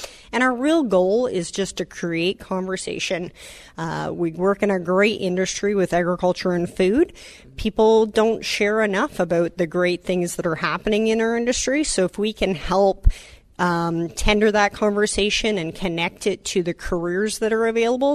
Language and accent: English; Guelph, Ontario, Canada; now in Woodstock, Canada; I am actually from Guelph, Ontario.